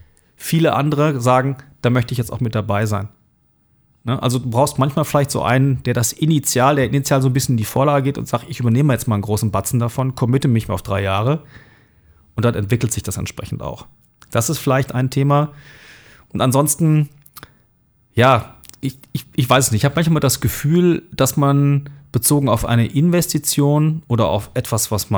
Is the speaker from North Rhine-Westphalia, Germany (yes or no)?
no; Frankfurt, Hesse, Germany; Jetzt bin ich in Frankfurt aufgewachsen